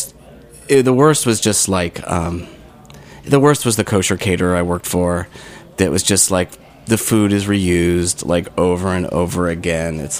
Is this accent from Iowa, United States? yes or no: no; Michigan, United States; When I was growing up, I grew up in Michigan, I worked at this deli called Zingerman's